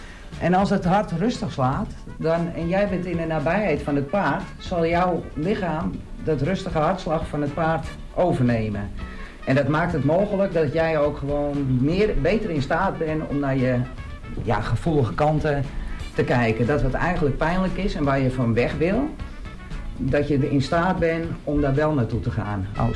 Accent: Texel, North Holland, Netherlands; Ik ben van Nieuwland Texel. Ik woon ook op het Nieuwland, bij de Horen.

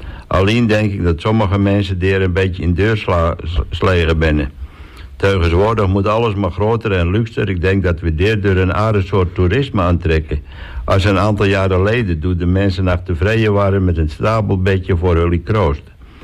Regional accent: Slootdorp, North Holland, Netherlands; En ik ben opgegroeid in Sloodorp, dat is een klein dorpje in de kop van Noord-Holland.

